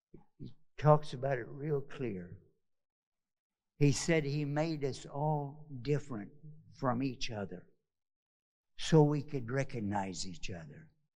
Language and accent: English; Texas, United States; Yeah, I have to translate from my native language. I'm from Texas.